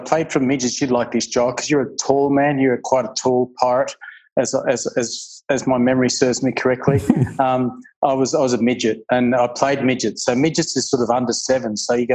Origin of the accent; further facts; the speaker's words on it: Canberra, Australian Capital Territory, Australia; I grew up in Canberra.